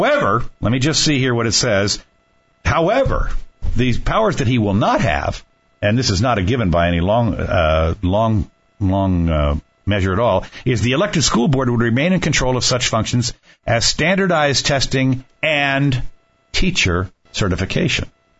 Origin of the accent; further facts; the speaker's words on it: Washington, District of Columbia, United States; I grew up in Washington, D.C., so this actually had some small little tie, if you want to call it, to my youth.